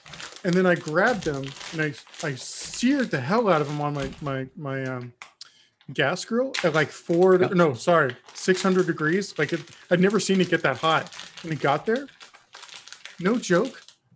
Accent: Texas, United States; I'm a Texan. I need my meat.

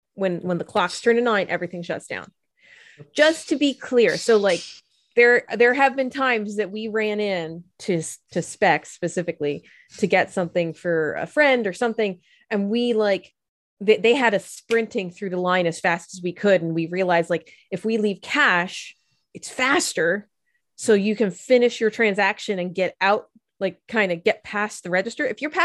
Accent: Philadelphia, Pennsylvania, United States; When I was growing up in Philly, on the Pennsylvania side, you could only have state liquor stores.

